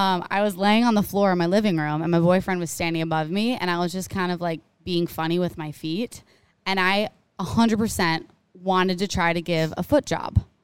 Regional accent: Midwest, United States; Like, we're from the Midwest, y'all.

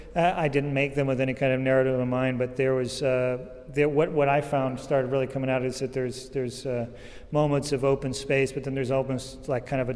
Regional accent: Montana, United States; I grew up in Montana, and there was the Blackfeet there.

